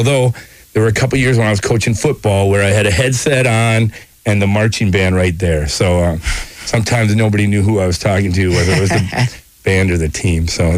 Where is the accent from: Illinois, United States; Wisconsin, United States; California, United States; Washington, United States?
Wisconsin, United States; Arcadia; also born or lived in Durand / La Crosse; I grew up in Arcadia. We spent a year in Durand, and my dad kind of had a midlife crisis. And then we ended up back in La Crosse and went to Logan High School, pride of the North Side there.